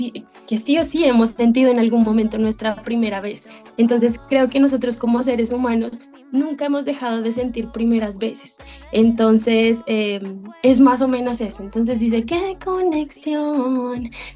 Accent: Ipiales, Nariño, Colombia; soy nariñense, soy de Ipiales, Nariño exactamente

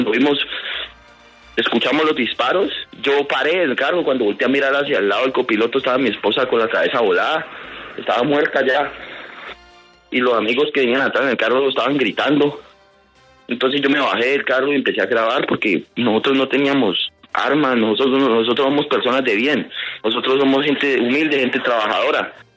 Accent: Jamundí, Valle del Cauca, Colombia; born there; now in Miranda, Colombia; Yo, mi familia sí es de acá de Miranda. Yo nací en Jamundí, pero mi familia es de acá de Miranda. Entonces yo acá en Miranda tengo pues una casita propia que es de mi familia. Entonces nosotros pagamos arriendo en Jamundí

